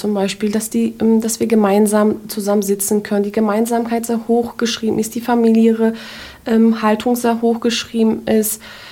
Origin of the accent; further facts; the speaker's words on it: Germany; aber ich bin doch eine Deutsche, halb Türkin, also ist das Problem. Ich habe die Chance, mit 2 Kulturen aufzuwachsen, warum soll ich das nicht nutzen?